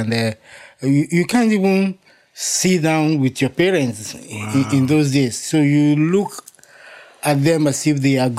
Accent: Ibadan, Oyo, Nigeria; also born or lived in Akure; You know, well, I was born in Akure, and I think we came to Ibadan, which is in Oyo State, in the 60s. I remember we were living in Okado

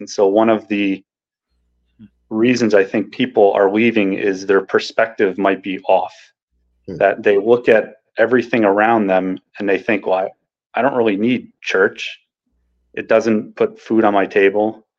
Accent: New Jersey, United States; I grew up in Northeast New Jersey, very close to Jesse.

